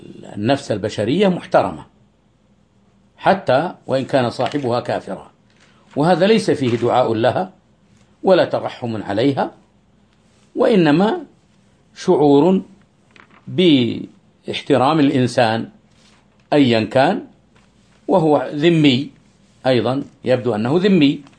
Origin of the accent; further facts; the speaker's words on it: Saudi Arabia; نحن ما سلمنا من شرهم في داخل بلادنا المملكة العربية السعودية